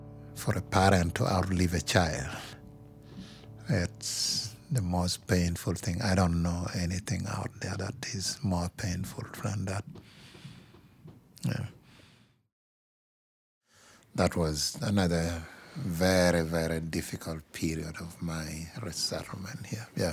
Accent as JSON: {"language": "English", "country": "Uganda", "moved": "yes", "said": "I came from Uganda and came to this country as a refugee. I fled political persecution. I knew if I had stayed in Uganda, I wasn't going to be alive."}